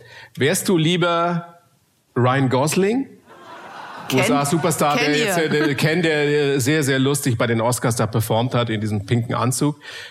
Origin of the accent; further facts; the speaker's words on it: Bavaria, Germany; ich bin ein Oberpfälzer